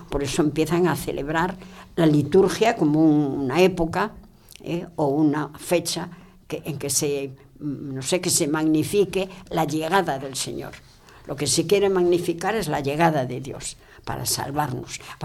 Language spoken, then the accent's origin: Spanish; Galicia, Spain; Yo soy gallega y entonces, pues, me da mucho gusto hablar